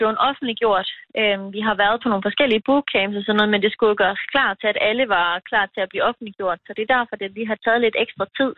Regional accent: Herning, Central Denmark Region, Denmark; born there; also born or lived in Tarm; men jeg er født i Herning, men jeg har boet i Tarm i rigtig mange år.

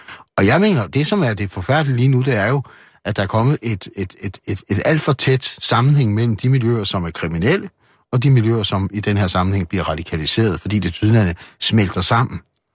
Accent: Aalborg, North Denmark Region, Denmark; nu er jeg fra Aalborg, så derfor kan jeg så fremhæve Aalborg

